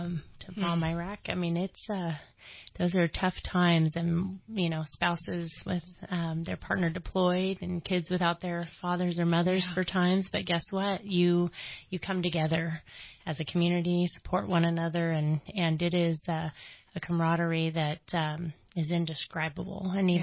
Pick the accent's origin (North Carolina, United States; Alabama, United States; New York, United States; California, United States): California, United States; I'm from Shasta County, six generations deep